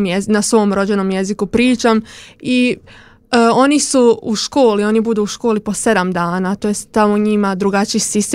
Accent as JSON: {"language": "Bosnian", "country": "Japan", "tie": "born or raised there", "also_born_or_lived": "China", "said": "ja sam rođena u Japanu."}